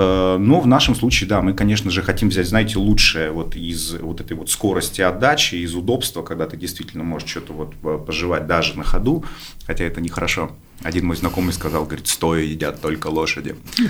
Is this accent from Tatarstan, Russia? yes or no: no; Murmansk, Murmansk Oblast, Russia; Начну издалека. Я вырос в Мурманске, и там было много, естественно, знаете, всяких советских контор.